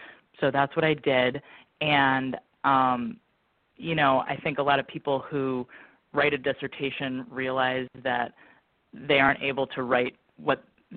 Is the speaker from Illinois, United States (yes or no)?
yes; Evanston, Illinois, United States; I'm originally from Evanston, and when I was finishing up my doctorate, I moved back to Evanston.